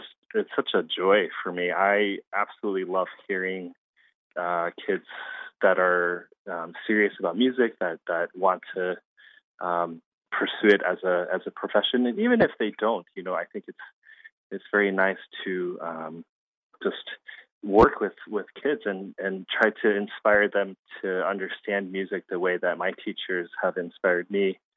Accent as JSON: {"language": "English", "town": "Houston", "region": "Texas", "country": "United States", "tie": "born or raised there", "said": "But, you know, Houston was my hometown, so my parents lived there."}